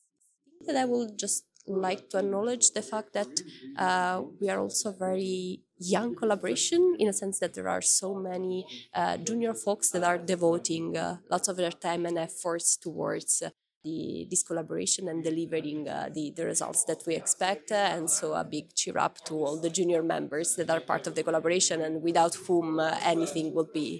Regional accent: Italy; I come from Italy. I'm based in Ferrara, which is a little town in between Padua and Bologna, if you know more or less where they are in Italy, northeastern part of Italy.

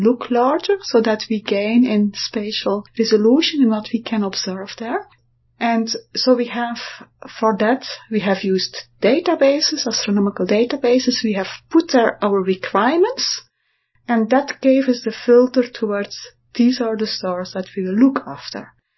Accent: Belgium; I'm from Belgium, so it has a specific reason.

